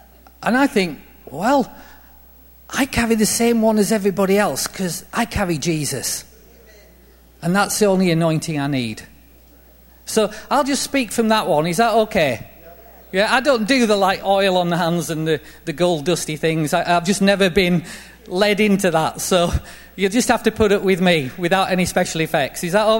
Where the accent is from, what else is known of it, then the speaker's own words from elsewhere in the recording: England, United Kingdom; One, I'm English. Two, I'm from the north of England, which means I'm straight and blunt. And three, because I'm from the north of England, I have problems with the letter H when I speak.